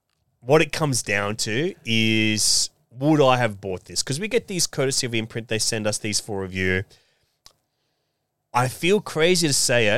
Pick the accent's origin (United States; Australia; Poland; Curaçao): Australia; Sydney, New South Wales; I think this is only the second time I've seen Sydney, my hometown, on screen in 4K in my home.